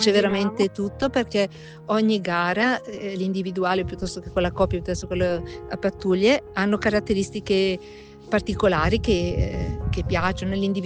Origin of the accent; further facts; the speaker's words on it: Alzano Lombardo, Lombardy, Italy; anche se sono di Bergamo, di Alzano Lombardo.